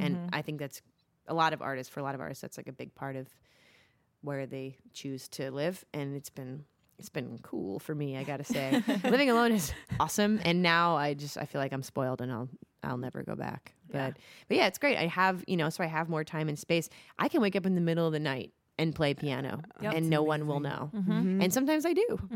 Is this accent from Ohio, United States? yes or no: no; Baltimore, Maryland, United States; born there; I mean, I was born in Baltimore. My family's there. The vast majority of my friends are there.